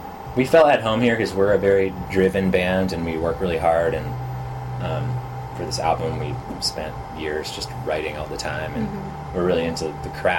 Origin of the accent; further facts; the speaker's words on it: California, United States; now in New York, United States; And I identify with that as, like, a human, because I'm a Californian and I have that kind of energy sometimes.